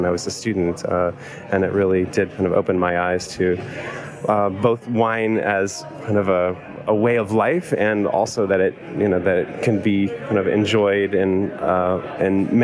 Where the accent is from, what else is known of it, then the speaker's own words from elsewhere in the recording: New England, United States; I grew up in New England, and my father was a college professor.